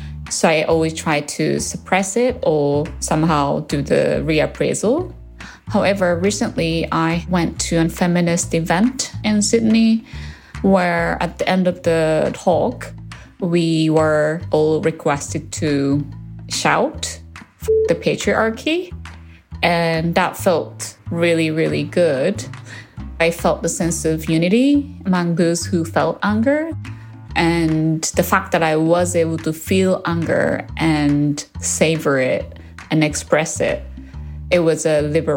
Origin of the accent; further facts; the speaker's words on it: Japan; now in Australia; I'm from Japan, but currently living in Australia.